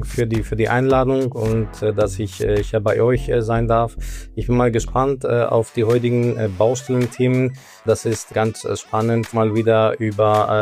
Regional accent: Greece; moved away as an adult; now in Germany; sehr bald 36 Jahre alt. Ich komme aus Griechenland, gebürtiger Grieche und seit den letzten 10 Jahren hier in Deutschland tätig. Und genau, vor 10 Jahren bin ich nach Deutschland gekommen, direkt nach dem Bauingenieurstudium.

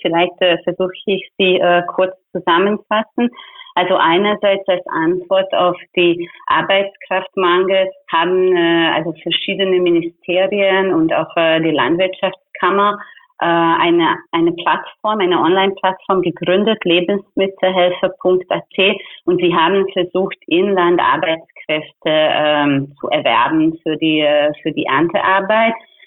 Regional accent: Hungary; German is a second language; Also ich komme aus Ungarn

